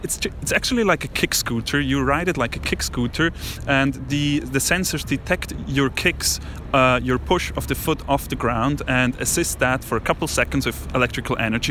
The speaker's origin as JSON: {"language": "English", "country": "Switzerland", "second_language": "English", "said": "I'm from Switzerland, from Micro."}